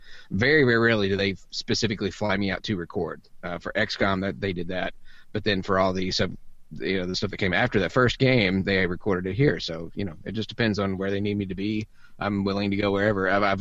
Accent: Memphis, Tennessee, United States; So I just usually just say I'm from Memphis because it's pretty much a spit's throw from my backyard. And I grew up there and was born there.

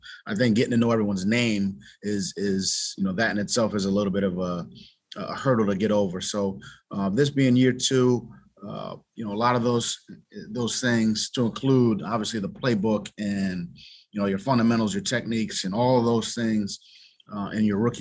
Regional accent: Brooklyn, New York, United States; My personal journey growing up in Brooklyn, New York, and obviously had some challenges.

